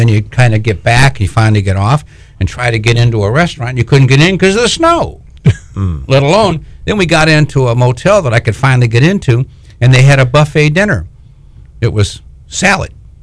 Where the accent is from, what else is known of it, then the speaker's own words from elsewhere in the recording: Michigan, United States; now in Florida, United States; I'm originally from Michigan.